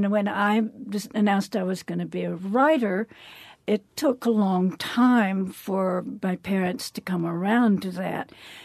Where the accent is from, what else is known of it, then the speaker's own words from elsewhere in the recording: Ithaca, New York, United States; also born or lived in Baton Rouge, Louisiana; I was born in Baton Rouge. And then in Ithaca, where we had childhood, they had somebody else.